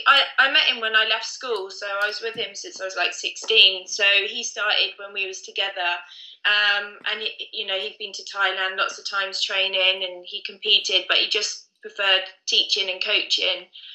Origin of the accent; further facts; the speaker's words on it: England, United Kingdom; Cause no, I'm not. I'm English.